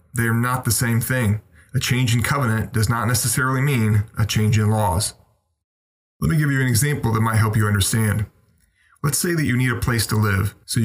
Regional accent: United States; born there; Personally, I was born in the United States, born under the laws of the United States.

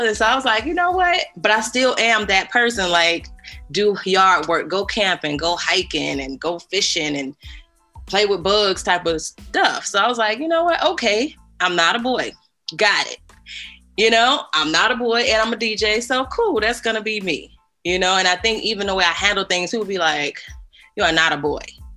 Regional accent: Chicago, Illinois, United States; now in Las Vegas, United States; I currently live in Las Vegas, born and raised in Chicago. I've been here almost 11 years. But I still feel like I'm a Chicagoan in the desert.

